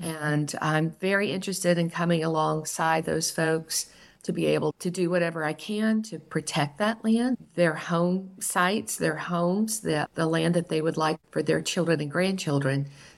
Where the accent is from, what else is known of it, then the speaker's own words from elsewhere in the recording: Beaufort, United States; Born and raised in Beaufort, educated, but there was not a job that was suitable for my husband and I after we were trained in college.